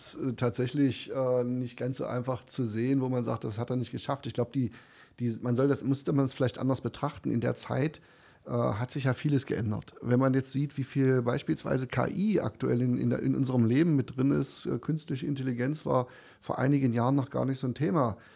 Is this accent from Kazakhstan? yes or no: no; Saxony-Anhalt, Germany; für meine Heimat, für unsere Heimat Sachsen-Anhalt.